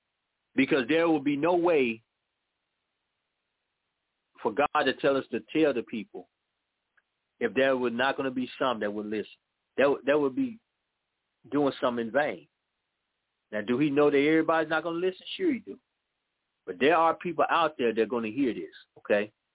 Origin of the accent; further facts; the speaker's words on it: Chicago, Illinois, United States; born there; now in Mississippi; I was born in Chicago. And when we moved here to Mississippi